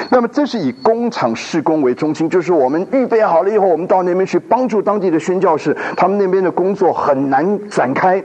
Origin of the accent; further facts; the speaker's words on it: Taiwan; 我们从台湾来早年来都是蹲的那种哈